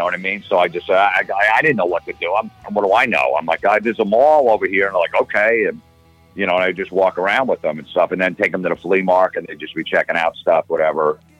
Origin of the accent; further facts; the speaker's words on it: Old Bridge, New Jersey, United States; Yeah, Johnny Z. I grew up in Old Bridge, New Jersey. Johnny was in Old Bridge